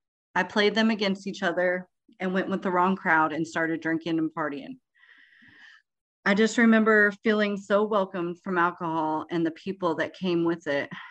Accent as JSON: {"language": "English", "town": "Eden", "region": "Oklahoma", "country": "United States", "tie": "born there", "said": "I was born in Eden, Oklahoma, and I just always remember being in that environment."}